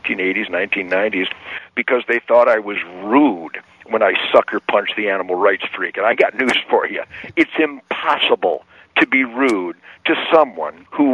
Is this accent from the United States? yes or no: yes; United States; Are you kidding me? I'm an American, baby.